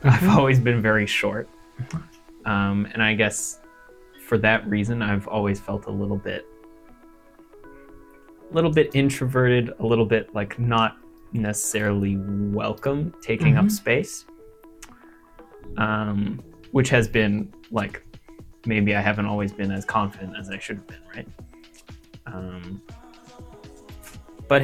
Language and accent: English; Kitchener, Ontario, Canada; Well, as for where I grew up, I actually grew up not here specifically, but in town in Kitchener, which is, you know, Kitchener-Waterloo